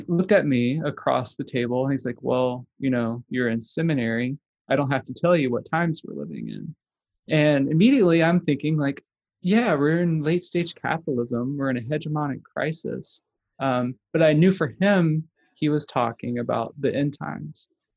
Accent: Mississippi, United States; I'm from Mississippi. I was raised in a Pentecostal church, very politically conservative, very apocalyptic minded.

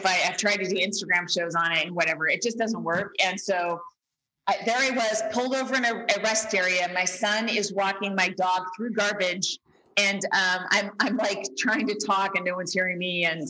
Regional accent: Walnut Creek, California, United States; Like, I don't have a place to stay in my hometown. It fucking sucks, Jackie. It fucking sucks. So we stayed at the Embassy Suites in Walnut Creek.

